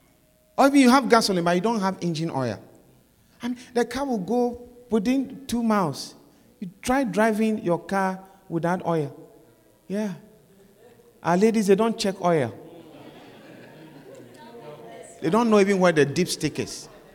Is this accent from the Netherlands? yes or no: no; Ghana; One day, I was in Ghana, my home country, and I went to the police station.